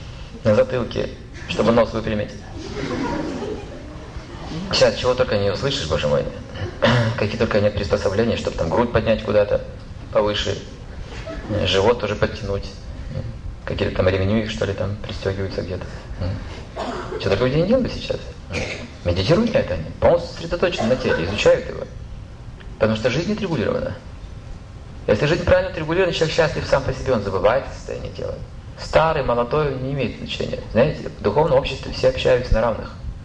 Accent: Russia; born there; И мне стало стыдно, что родился в России.

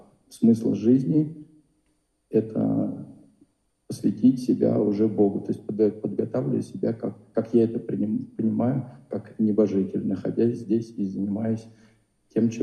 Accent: Moscow, Russia; я из Москвы.

